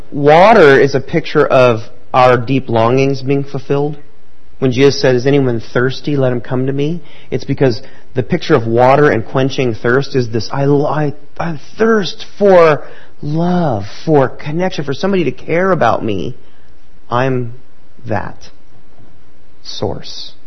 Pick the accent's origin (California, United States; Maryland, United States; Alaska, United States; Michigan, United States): California, United States; Anybody live in California? I grew up in California.